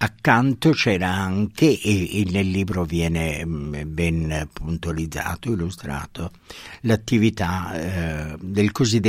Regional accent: Veneto, Italy; sapete tutti che sono originario e provengo dal Polesine

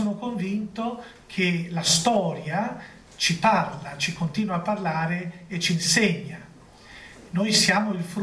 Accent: Venice, Veneto, Italy; Io da veneziano vivevo male gli Asburgo, perché Venezia si è sempre sentita colonizzata dagli Asburgo, nonostante parliamo il dialetto simile, il triestino e il veneziano

